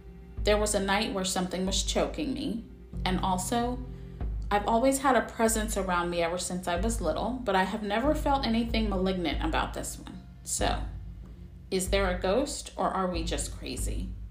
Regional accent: Australia; I'm from Australia and a couple years back traveled to Cairns for work

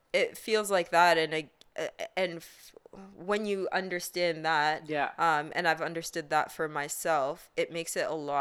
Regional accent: Canada; Again, I just want to acknowledge that we're extremely privileged as me as a Canadian

